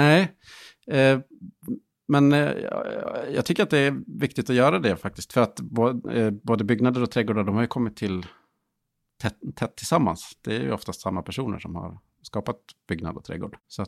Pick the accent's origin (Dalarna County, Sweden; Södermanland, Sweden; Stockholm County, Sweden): Dalarna County, Sweden; Falun; Jag är uppvuxen i Falun. Som bergsmansbygd